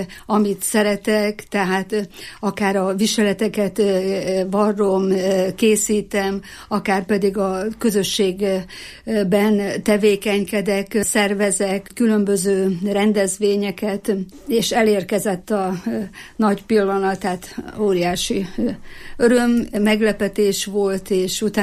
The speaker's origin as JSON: {"language": "Hungarian", "town": "Fedémes", "region": "Heves", "country": "Hungary", "tie": "born there", "lives_now": "Eger, Hungary", "said": "Én Fedémesre születtem, ott láttam meg a napvilágot. Igaz, hogy már sokkal több éve itt Egerbe érek, mert 55 éve már, hogy EGRI vagyok, de mégis Fedémesének tartom magam. Oda születtem, ott nyugszanak a szüleim, ott vannak az őseink eltemetve"}